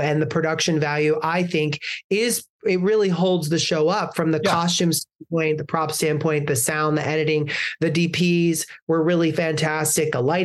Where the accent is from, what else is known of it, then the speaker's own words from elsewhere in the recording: Ottawa, Illinois, United States; that was in a diner where I grew up in Ottawa, Illinois.